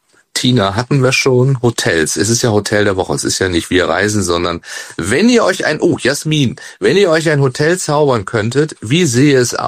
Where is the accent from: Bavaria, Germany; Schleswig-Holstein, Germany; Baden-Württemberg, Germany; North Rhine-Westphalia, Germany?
Baden-Württemberg, Germany; Baden-Baden; Also ich bin ja jetzt hier in Baden-Baden. Ich komme aus Baden-Baden. Das ist ein Kurort. Das ist ein mondäner Kurort.